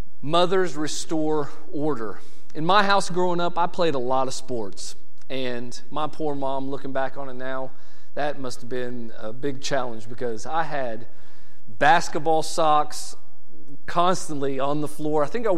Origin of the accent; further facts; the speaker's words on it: Indiana, United States; Growing up in Indiana, we would get 4 to 6 inches of snow